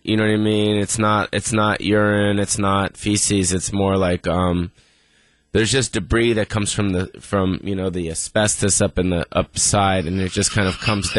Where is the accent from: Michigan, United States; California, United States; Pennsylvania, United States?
California, United States; West Hollywood; You know, my best friend as a child growing up, I grew up on the Sunset Strip.